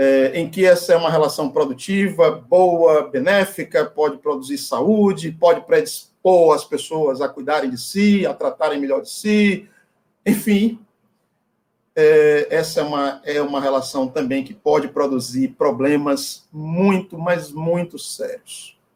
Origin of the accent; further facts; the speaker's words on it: Muritiba, Bahia, Brazil; Cheguei na minha cidade, em Muritiba, marquei uma consulta com o maior clínico geral que tem lá na minha cidade